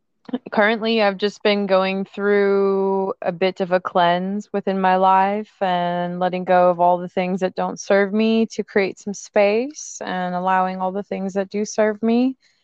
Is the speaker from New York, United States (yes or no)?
no; Fort Worth, Texas, United States; now in Atlanta, United States; So I was raised in Fort Worth, Texas.